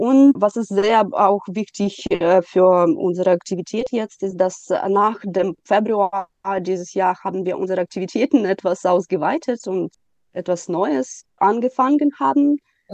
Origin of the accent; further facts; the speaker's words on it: Odesa, Odesa Oblast, Ukraine; German is a second language; also born or lived in Kyiv; Ich bin von Kiew nach Odessa umgezogen. Das ist meine Heimatstadt und hier meine Eltern wohnen.